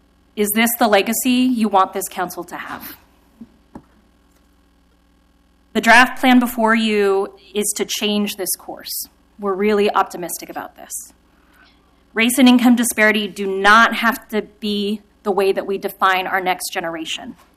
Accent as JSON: {"language": "English", "town": "Portland", "region": "Oregon", "country": "United States", "tie": "born or raised there", "said": "I'm with 1,000 Friends of Oregon, and I'm also a proud Oregonian who was born and raised in Southeast Portland."}